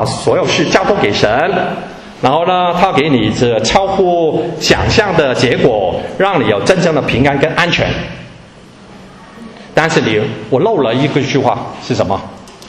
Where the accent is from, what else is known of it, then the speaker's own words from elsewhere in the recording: China; now in Germany; 我们是华人啊，我们来自中国。然后呢我们身居德国，然后呢我们可能希望申请移民到美国